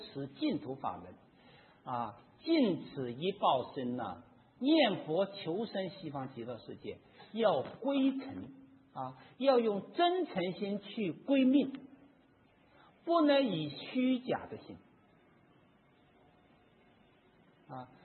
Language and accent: Chinese; Wenzhou, Zhejiang, China; 我们温州人都会做生意